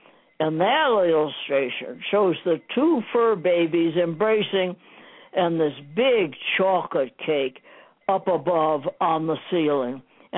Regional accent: Chicago, Illinois, United States; I was born and raised in Chicago, you know

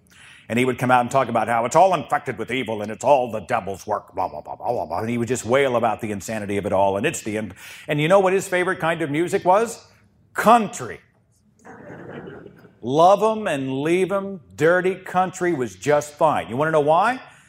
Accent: Oklahoma, United States; I'm from Oklahoma.

